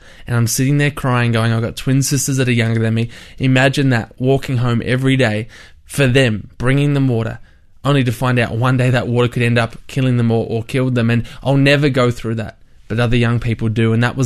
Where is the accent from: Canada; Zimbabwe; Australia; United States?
Australia; I grew up in Australia.